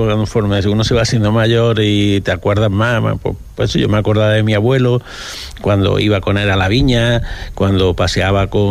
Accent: Córdoba, Andalusia, Spain; Yo nací en Córdoba, soy de Córdoba, y pues, llevo ya aquí 34, 35 años.

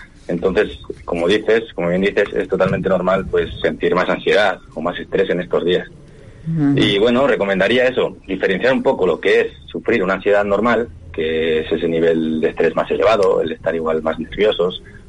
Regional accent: Basque Country, Spain; now in Palma de Mallorca, Spain; Pues ahora estoy en Palma de Mallorca. Vivo desde hace unos años en Palma de Mallorca, pero soy del País Vasco, ajá, del norte.

